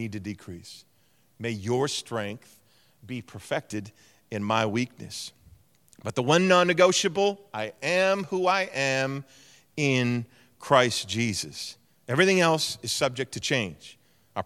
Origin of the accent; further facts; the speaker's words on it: Canada; I didn't just bring my Canadian presupposition and force all the Turkish people to just interact with me as a Canadian only.